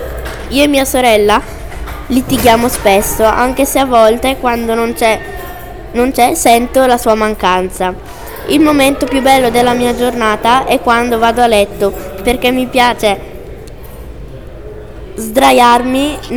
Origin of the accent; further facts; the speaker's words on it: Brescia, Lombardy, Italy; born there; Io e mia sorella e mio papà siamo nati a Brescia e mia mamma è nata a Formia, in una città della provincia di Latina. Io e la mia famiglia siamo cristiani.